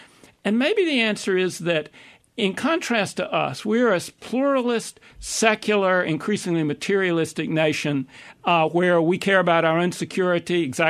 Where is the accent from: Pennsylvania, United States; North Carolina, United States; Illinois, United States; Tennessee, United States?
North Carolina, United States; Hickory; I grew up in Hickory, North Carolina.